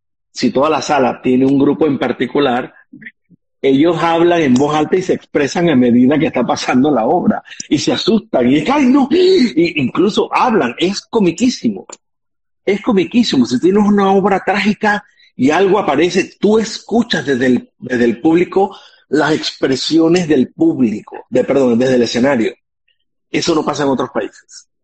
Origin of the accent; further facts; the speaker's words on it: Panama; Nuestro teatro mayormente es un teatro de comedia, lo cual dice mucho de nuestra idiosincrasia. Nosotros somos un país con un humor muy particul